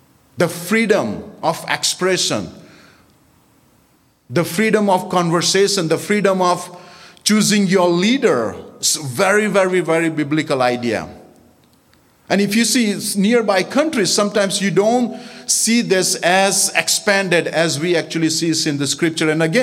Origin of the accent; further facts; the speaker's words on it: India; I come from India.